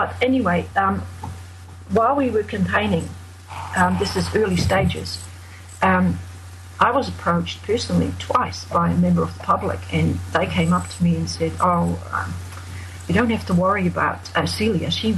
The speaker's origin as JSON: {"language": "English", "country": "Netherlands", "second_language": "English", "moved": "yes"}